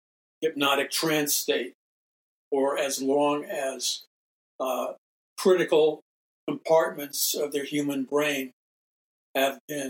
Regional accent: Ireland; I apologize, being Irish, I should be able to pronounce this player's name.

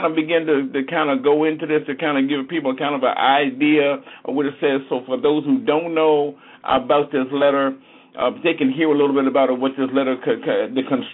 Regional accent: Washington, District of Columbia, United States; now in Boston, United States; I'm originally from Washington, D.C. My family's kind of comes out of Petersburg, Virginia. I am presently here in Boston, Massachusetts.

